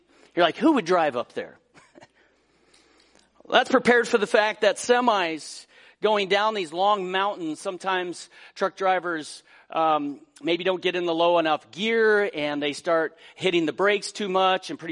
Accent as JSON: {"language": "English", "region": "Colorado", "country": "United States", "tie": "born or raised there", "said": "Growing up in Colorado, I was very familiar with truck ramps."}